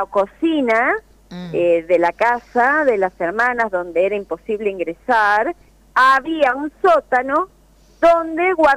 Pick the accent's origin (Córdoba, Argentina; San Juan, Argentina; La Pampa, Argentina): Córdoba, Argentina; Justiniano Posse; Estoy en Justiniano Pozzi